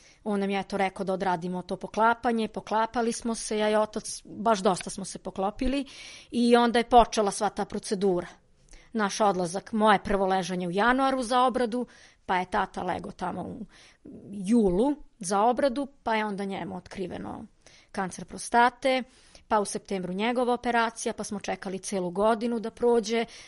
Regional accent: Kruševac, Rasina District, Serbia; iz Kruševca sam.

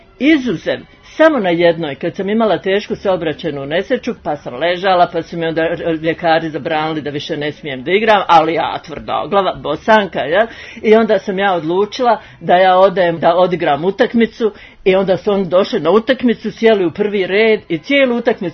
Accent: Sarajevo, Federation of Bosnia and Herzegovina, Bosnia & Herzegovina; born there; Rođena sam u Sarajevu 1945. godine u jednoj porodici koja je više sklona umjetnosti

